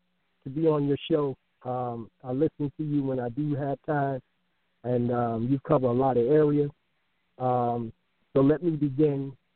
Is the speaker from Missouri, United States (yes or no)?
no; Newark, New Jersey, United States; First of all, I grew up in Newark, December 26, 1947. It was a snowstorm.